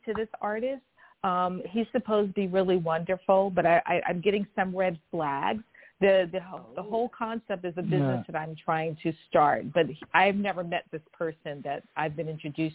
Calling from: Los Angeles, California, United States; I'm calling from Los Angeles, yes.

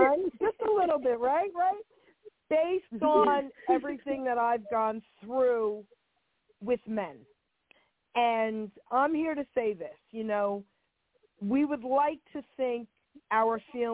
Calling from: New Jersey, United States; I'm calling from New Jersey.

